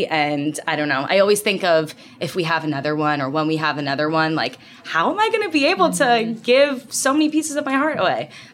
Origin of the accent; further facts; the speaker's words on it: New Jersey, United States; now in Cincinnati, United States; So we are from New Jersey, and we didn't know where we were going to be living. So my doctor was in New Jersey.